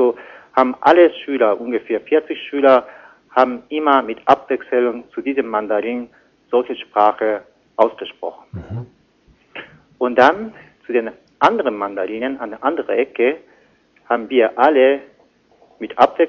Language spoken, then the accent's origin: German; Japan; German is a second language; Und bei uns in Japan gibt es auch so eine Moralunterricht, weil in Japan ist Religionunterricht verboten.